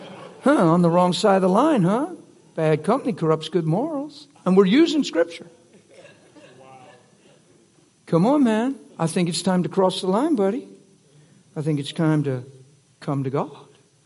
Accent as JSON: {"language": "English", "region": "East Coast", "country": "United States", "said": "I'm from the East Coast, so it's 12:05 to me."}